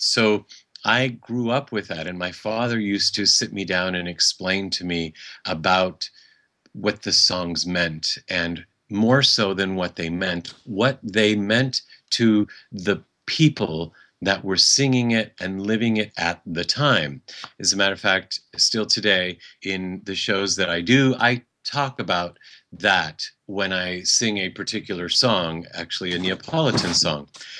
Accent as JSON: {"language": "English", "country": "United States", "tie": "born or raised there", "said": "I grew up American in America of Italian parents who immigrated to America from the old country, Italy."}